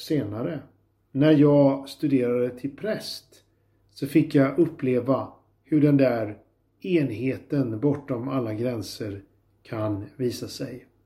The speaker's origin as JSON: {"language": "Swedish", "town": "Jönköping", "region": "Jönköping County", "country": "Sweden", "tie": "born or raised there", "said": "När jag gick gymnasiet på 80-talet hemma i Jönköping, då hade vi en mycket entusiastisk religionslärare."}